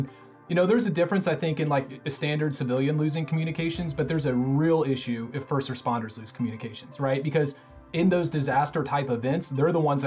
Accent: Kentucky, United States; So I'm from Kentucky, born and raised. I was doing some research not too long ago. My family's been here since at least 1707.

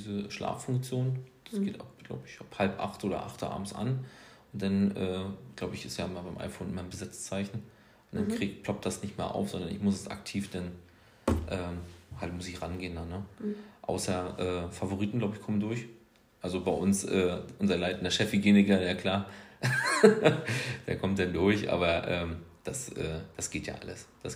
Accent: Northern Germany, Germany; Wir kommen wirklich hier aus dem Norden, aber wir können auch keinen Kitesurfen.

